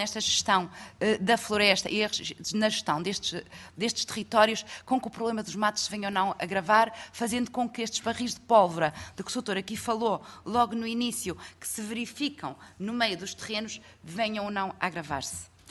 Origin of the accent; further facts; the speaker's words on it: Minho, Portugal; eu sou de uma zona de minifúndio. Eu sou do Minho, minifúndio mais minifúndio